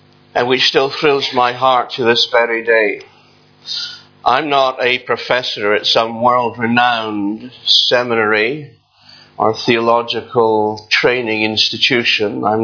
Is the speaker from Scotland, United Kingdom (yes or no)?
yes; Edinburgh, Scotland, United Kingdom; what a pleasure it is to be back in my native town. I was born and raised in Edinburgh